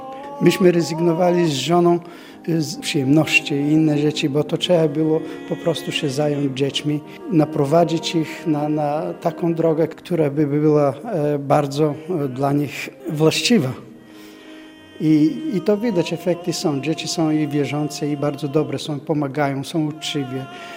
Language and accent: Polish; Sofia Province, Bulgaria; Polish is a second language; moved away as an adult; now in Poland; Ja w Bułgarii mieszkałem pod Sofią, w górach, także jestem góralem.